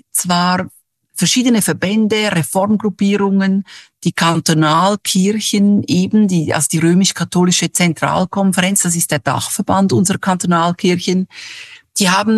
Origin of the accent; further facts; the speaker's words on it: Switzerland; als ich jetzt als Schweizerin